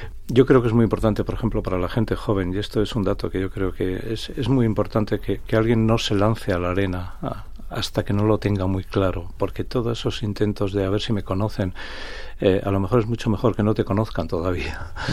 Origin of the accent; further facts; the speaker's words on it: Bilbao, Basque Country, Spain; A que soy de Bilbao o que vengo de las Svalbard.